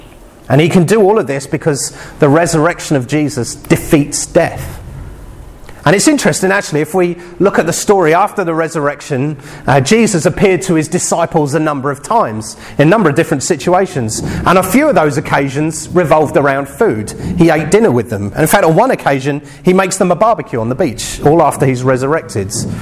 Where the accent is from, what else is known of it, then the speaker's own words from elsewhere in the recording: England, United Kingdom; But it takes a bit of time because we're English.